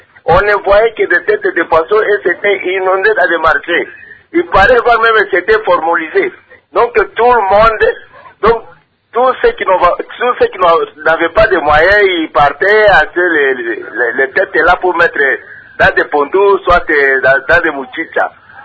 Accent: Kisangani, Tshopo, DR Congo; Il y avait un certain temps ici chez nous à Kisangani.

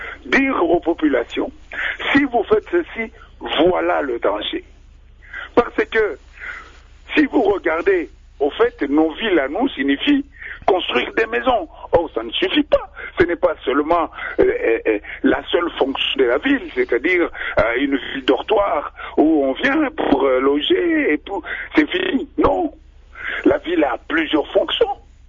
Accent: Katanga, DR Congo; J'étais à Koulouizi parce que j'ai passé mon enfance au Katanga.

